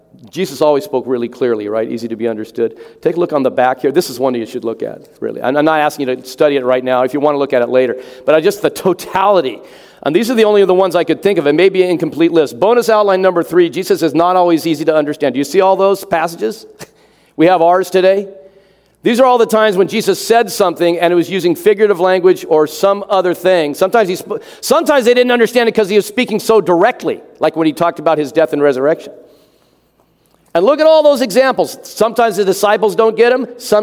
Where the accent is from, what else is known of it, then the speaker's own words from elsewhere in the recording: Van Nuys, California, United States; I'm from Van Nuys, California. All right? That's that's part of the city.